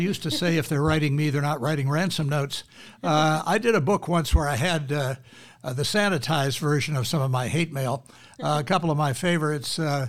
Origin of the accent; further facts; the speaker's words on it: Virginia, United States; also born or lived in Washington, D.C. / Maryland; Well, I was born in Washington, D.C. My mother was there at the time, so I didn't have a choice. And grew up in the suburbs of Northern Virginia and Maryland, went to high